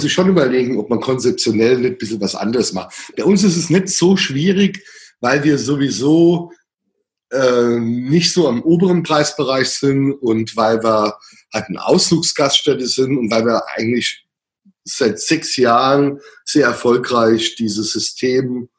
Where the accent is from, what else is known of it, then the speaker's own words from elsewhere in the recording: Saarland, Germany; ich bin ja Saarländer, ja.